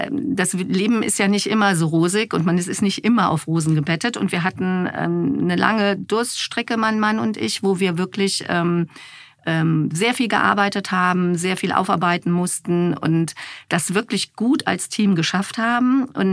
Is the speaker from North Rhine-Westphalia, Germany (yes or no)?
yes; Langenfeld, North Rhine-Westphalia, Germany; born there; ich bin im Rheinland in Langenfeld geboren. im Jahre 1969, also ich stehe dazu, ich werde dieses Jahr 55